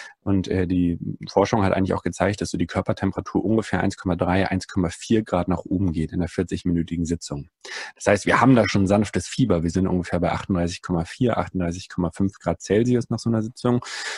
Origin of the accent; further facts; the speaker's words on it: Northern Germany, Germany; ich bin zumindest in Norddeutschland aufgewachsen und ich glaube, Deutschland hat einfach eine sehr starke Saunakultur